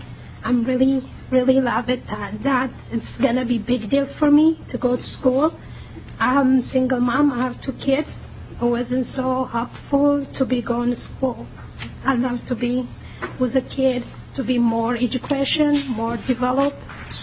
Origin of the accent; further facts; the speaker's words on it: Ethiopia; English is a second language; moved away as an adult; now in United States; I'm from Ethiopia. I came in 13 years ago, an American.